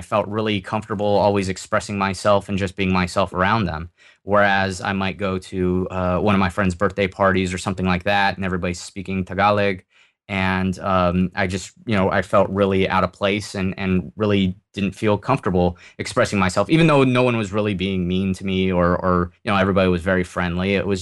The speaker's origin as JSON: {"language": "English", "region": "California", "country": "United States", "tie": "born or raised there", "said": "I grew up here in California. My ancestors actually were among the founders of the state here."}